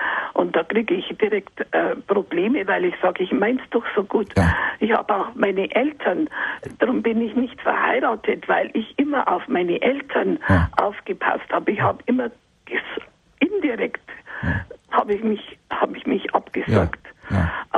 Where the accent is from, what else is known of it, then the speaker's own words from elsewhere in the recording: Munich, Bavaria, Germany; now in Dachau, Germany; ich bin in München groß geworden und habe sämtliche Luftangriffe von 42 bis 45 erlebt in München in der Nähe des Hauptbahnhofs.